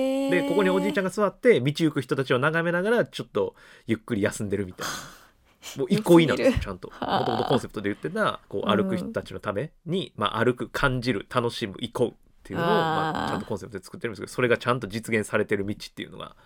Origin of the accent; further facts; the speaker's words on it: Kumamoto, Japan; born there; ちなみに僕生まれは九州の熊本なんで、